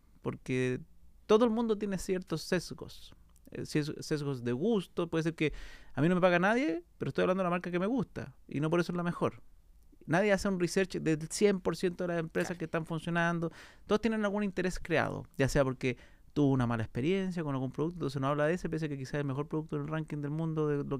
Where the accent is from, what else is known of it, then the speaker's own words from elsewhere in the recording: Chile; pero como en chileno, yo no seguía por lo menos en ese minuto a alguien que estuviera tratando de hacerla.